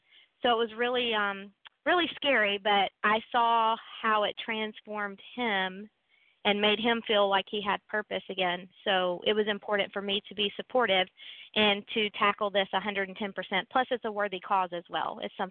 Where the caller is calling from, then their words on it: Quantico, Virginia, United States; So I am calling from outside of Quantico, Virginia, and that is where we live and where Semper Canine is headquartered.